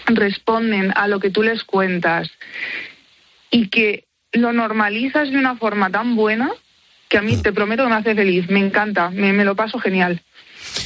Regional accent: Madrid, Community of Madrid, Spain; now in Villalba, Spain; Yo soy de Madrid. Uh-huh. De hecho, vivo en Villalba.

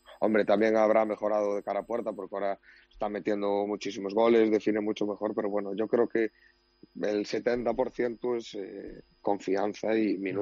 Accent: Moaña, Galicia, Spain; En Moaña, sí, en mi pueblo, en Moaña, sí.

